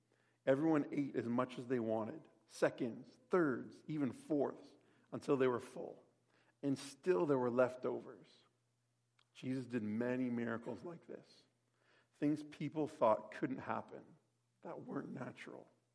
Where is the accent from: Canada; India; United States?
Canada; Waterloo, Ontario; I grew up in Waterloo, Ontario, going to a good old-fashioned Baptist Christian school. It was at a First Baptist Church